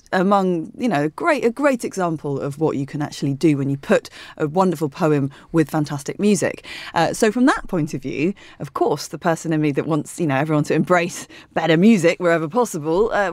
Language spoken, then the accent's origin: English; United Kingdom; personally, as a Brit